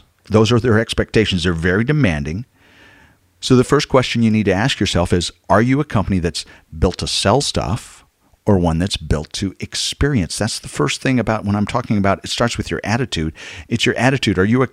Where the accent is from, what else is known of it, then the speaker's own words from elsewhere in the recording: Waco, Texas, United States; two different pubs here in my hometown of Waco.